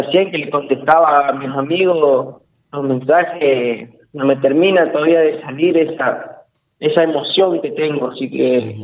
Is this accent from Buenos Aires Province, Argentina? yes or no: yes; Avellaneda, Buenos Aires Province, Argentina; Sí, de Avellaneda